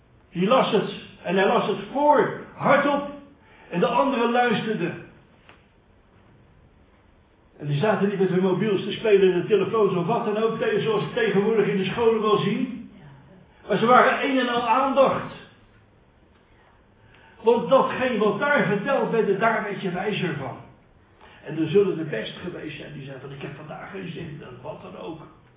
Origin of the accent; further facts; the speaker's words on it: Rotterdam, South Holland, Netherlands; accent: Rotterdam; Ik kom uit Rotterdam. Wellicht hoort u dat een beetje aan het accent.